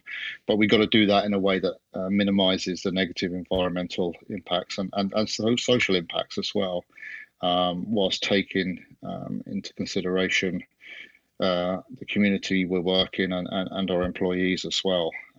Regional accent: East of England, United Kingdom; now in Ireland; I'm originally from Hertfordshire, which is about 30 miles north of London, I'm in my home office just west of Dublin. I've been in Ireland for 23 years now, so I have dual citizenship

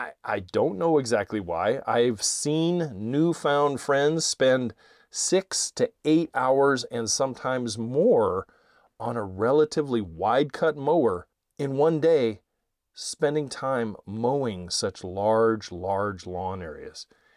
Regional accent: California, United States; I can remember growing up in the Bay Area, the San Francisco Bay Area

